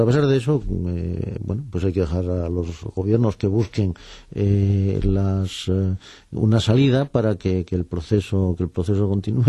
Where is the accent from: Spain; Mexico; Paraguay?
Spain; si como españoles tenemos que ser especialmente conscientes de esto